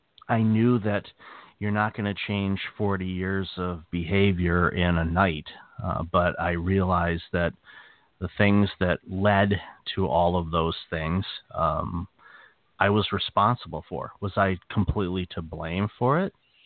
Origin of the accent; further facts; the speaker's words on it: Pontiac, Michigan, United States; also born or lived in Waterford; growing up in Pontiac, Michigan, and then moving to Waterford